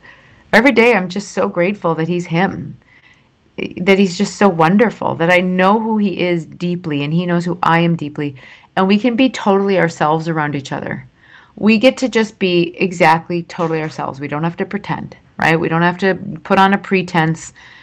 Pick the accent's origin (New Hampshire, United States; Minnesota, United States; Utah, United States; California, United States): Minnesota, United States; my Minnesota training, meaning growing up in Minnesota and growing up in that culture and having a lot of that culture be indoctrinated into me and therefore seem inherent to who I am as a person